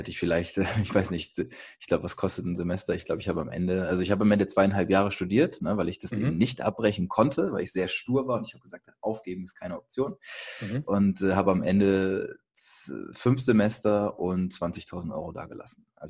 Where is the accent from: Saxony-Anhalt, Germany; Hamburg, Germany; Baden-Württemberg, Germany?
Hamburg, Germany; Also ich komme aus Hamburg